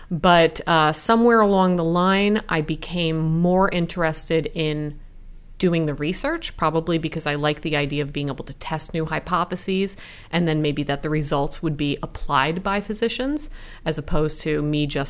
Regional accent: New Jersey, United States; Yes, absolutely. I'm from Jersey, born and raised.

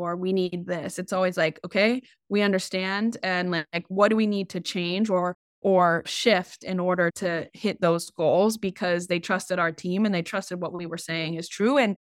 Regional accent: Kansas, United States; now in New York, United States; And I've always had that like New York speed in my mind, but I grew up in Kansas.

